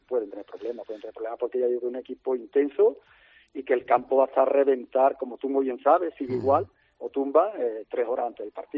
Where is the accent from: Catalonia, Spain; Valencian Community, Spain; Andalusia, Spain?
Andalusia, Spain; Seville; te preguntan, ¿eres español? ¿De dónde eres? Y de Sevilla